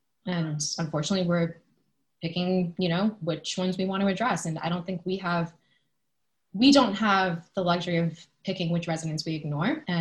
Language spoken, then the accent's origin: English; Germantown, United States; people will still ask me where I'm from all day long. People will still say, but where are you really from? And I'm like, I'm from Germantown.